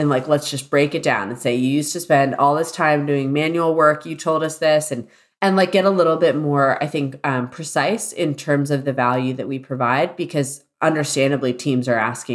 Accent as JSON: {"language": "English", "town": "Celebration", "region": "Florida", "country": "United States", "tie": "born or raised there", "said": "It's a Celebration, Florida. It's right outside of Disney World, and it was intended to be like Epcot, but people live there."}